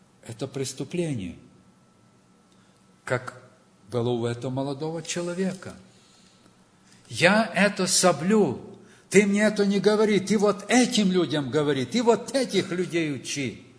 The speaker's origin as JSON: {"language": "Russian", "region": "Western Ukraine", "country": "Ukraine", "said": "я говорю, ну, я с Западной Украины приехал."}